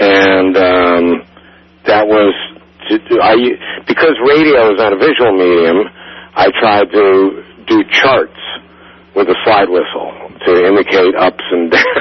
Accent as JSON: {"language": "English", "country": "United States", "said": "And of course I said, of course I can. I'm an American."}